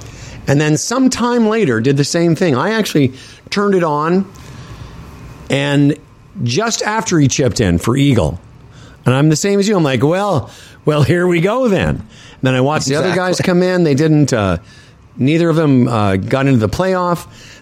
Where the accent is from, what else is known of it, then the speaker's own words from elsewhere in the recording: Canada; And being Canadian